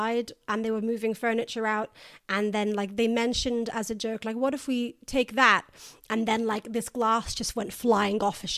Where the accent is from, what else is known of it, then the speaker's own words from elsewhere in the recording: California, United States; I'm from California, and you can use my name.